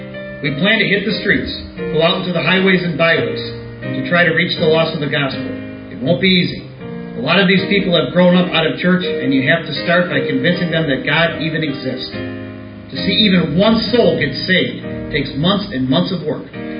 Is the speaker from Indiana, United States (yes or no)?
no; New York, United States; I grew up in Western New York, not too far from the Canadian border.